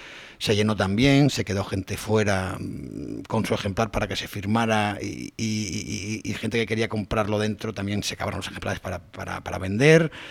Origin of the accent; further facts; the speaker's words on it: Cantabria, Spain; yo, pues como soy cántabro, escogí que primero se presentase en mi tierra, porque me sentía más arropado